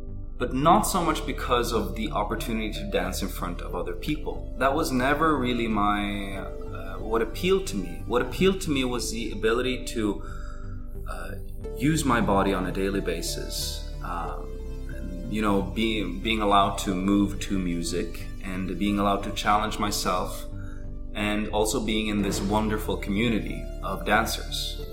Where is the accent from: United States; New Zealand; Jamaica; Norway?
Norway; I'm born and raised in Norway. And I have a Chinese dad, hence my surname, and I have a Norwegian mother.